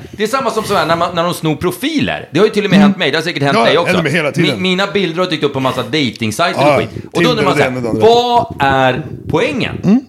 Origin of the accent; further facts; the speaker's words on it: Norrtälje, Stockholm County, Sweden; Norrtäljekille, det är där jag kommer ifrån.